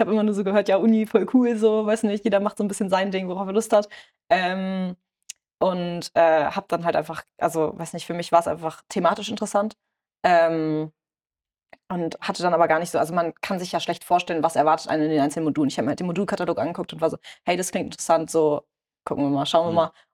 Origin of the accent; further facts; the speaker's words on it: Lower Saxony, Germany; ich komme aus der Region Hannover